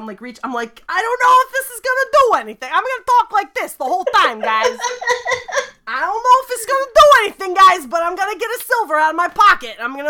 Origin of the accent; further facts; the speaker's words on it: New Jersey, United States; See, I grew up in New Jersey, alright? I grew up in New Jersey, so I know a little bit about New York, but not too much.